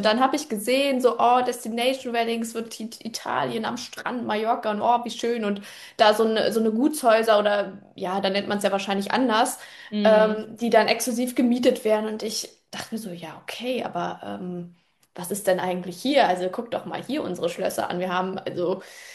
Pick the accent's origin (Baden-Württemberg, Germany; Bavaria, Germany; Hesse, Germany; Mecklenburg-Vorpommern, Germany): Mecklenburg-Vorpommern, Germany; Usedom; Und ich bin Inselkind. Ich komme von der Insel Usedom. Ich bin am Ostseestrand groß geworden. Ich habe viel Zeit am Ostseestrand verbracht. Ich kenne die Region